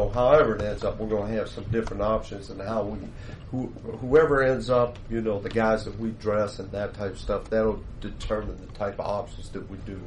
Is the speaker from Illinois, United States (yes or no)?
no; Pittsburgh, Pennsylvania, United States; Well, you can tell from my accent. I'm from the south side.